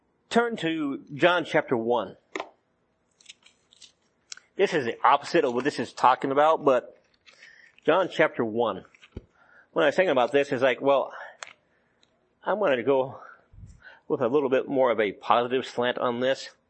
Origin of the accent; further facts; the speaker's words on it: the South, United States; born there; I was born in the South, so yeah, got that one.